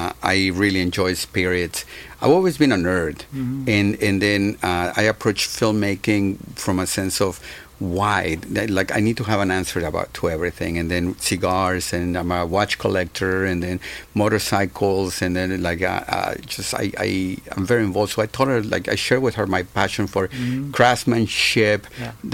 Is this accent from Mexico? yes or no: yes; Mexico; I'm from Mexico originally.